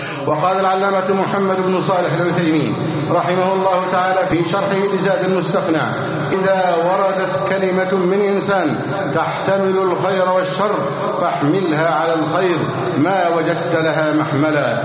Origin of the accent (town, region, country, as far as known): Egypt